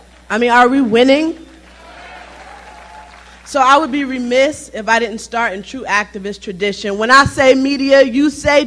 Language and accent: English; New York, United States; born there; I was born in New York into a childhood marked by the language of super predators and welfare moms 31 years ago.